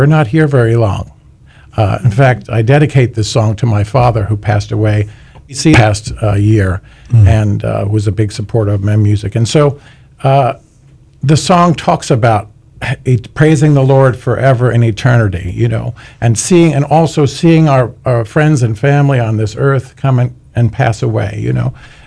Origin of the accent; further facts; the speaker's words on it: New York, United States; now in Florida, United States; my mother was a radio soloist at Calvary Baptist in New York. I grew up in New York and came to Florida, and you know, at an early age, I started ministering and singing